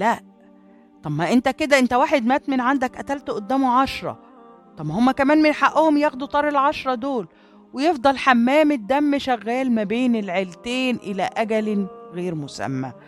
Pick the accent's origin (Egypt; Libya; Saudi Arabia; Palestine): Egypt; الصار أو الطار زي ما بنسميه عندنا في مصر